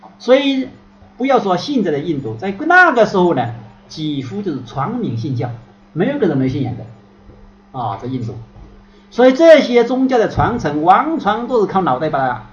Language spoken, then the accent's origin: Chinese; China; 我们中国人比较少